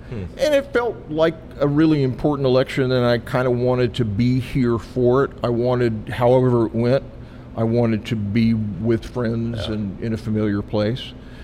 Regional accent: Texas, United States; I tell people all the time when they ask where I'm from, I just say I'm from Texas.

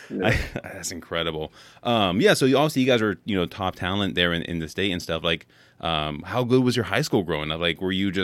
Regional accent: California, United States; Obviously, we're both California kids. Like, different SoCal, NorCal.

